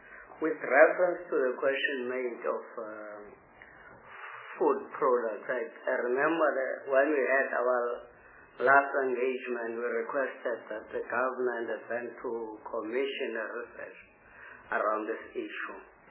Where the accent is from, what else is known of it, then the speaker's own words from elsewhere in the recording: South Africa; And I think that we as South African and the world, we have to look into that and check whether is it going to really affect